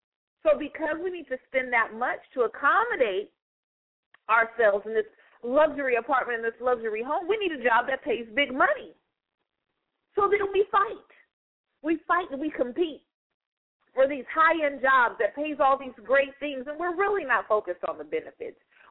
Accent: United States; I'm an American. I can only speak for America.

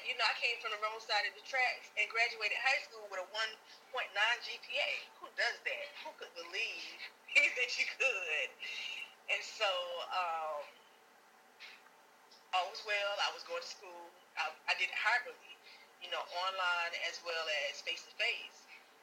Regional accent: Sumter, South Carolina, United States; Because keep in mind now, we grew up on Southside Sumter.

